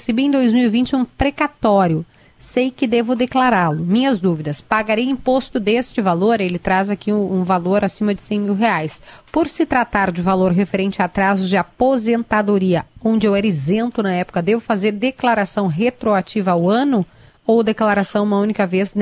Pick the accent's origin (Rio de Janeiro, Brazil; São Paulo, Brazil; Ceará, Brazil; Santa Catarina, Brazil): Santa Catarina, Brazil; Sombrio; Sombrio, minha terra, lá em Santa Catarina